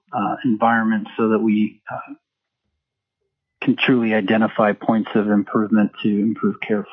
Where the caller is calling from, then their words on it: Ketchikan, Alaska, United States; I'm calling from Ketchikan, Alaska today.